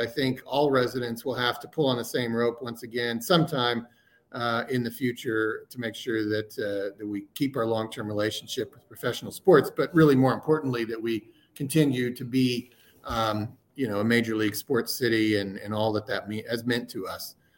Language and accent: English; Oklahoma City, Oklahoma, United States; You know, I grew up in Oklahoma City, and Oklahoma City in the mid-90s for a white kid from Putnam City North did not really expose you to much hip-hop